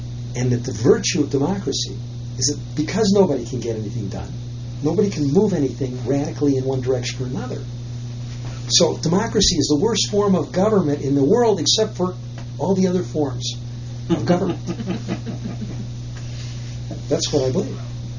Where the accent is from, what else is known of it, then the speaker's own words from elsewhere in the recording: United States; Because I'm an American.